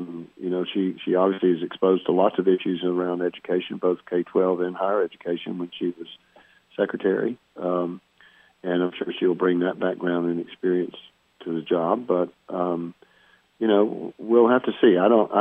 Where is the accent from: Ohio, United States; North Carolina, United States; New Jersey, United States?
North Carolina, United States; I grew up in North Carolina, had a lot of experience in the state